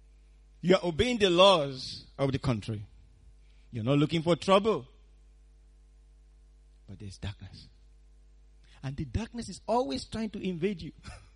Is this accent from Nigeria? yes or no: yes; Nigeria; When I was growing up in Nigeria, that was frequent.